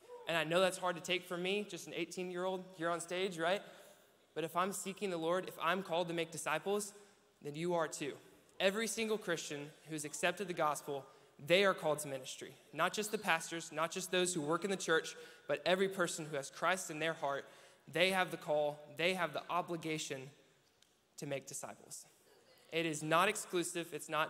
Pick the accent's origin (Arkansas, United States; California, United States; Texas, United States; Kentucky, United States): Arkansas, United States; Conway; I'm from Conway, Arkansas. I lived here my whole life